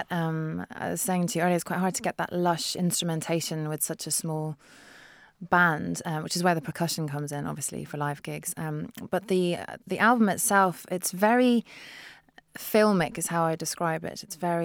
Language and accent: English; Dublin, Leinster, Ireland; Growing up in Dublin, I was a slightly eccentric child